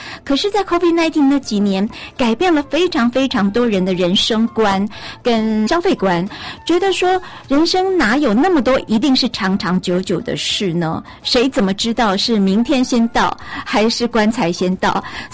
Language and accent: Chinese; Taiwan; 就是我们台湾人很习惯的